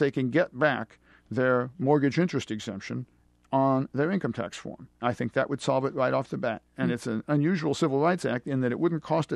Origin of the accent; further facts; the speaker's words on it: Decatur, Illinois, United States; And I told him I was from Decatur